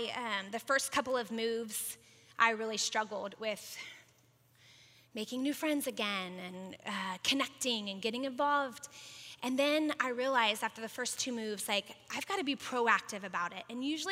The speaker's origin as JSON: {"language": "English", "region": "Florida", "country": "United States", "said": "We're from Florida. So for somebody there to know my husband's mom and to know their family was just like, it was unheard of."}